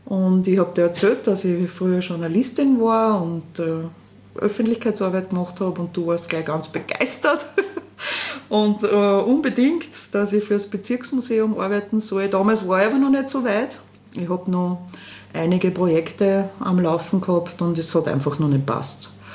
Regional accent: Linz, Upper Austria, Austria; bin geboren in Linz und aufgewachsen in Linz, Stahlstadtkind. Und bin dann nach Salzburg gegangen, habe dort Publizistik und Politikwissenschaft studiert.

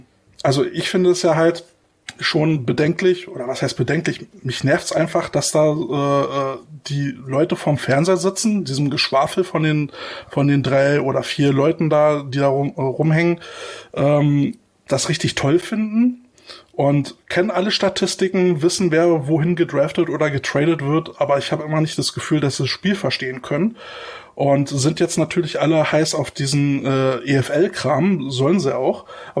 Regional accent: Berlin, Germany; Bei uns in Berlin waren Raiders immer groß.

